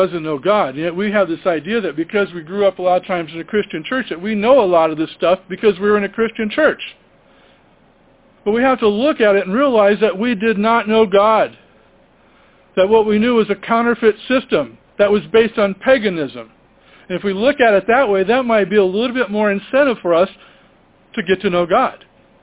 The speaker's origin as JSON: {"language": "English", "town": "Toledo", "region": "Ohio", "country": "United States", "tie": "born or raised there", "said": "kids I grew up with in the Toledo, Ohio congregation"}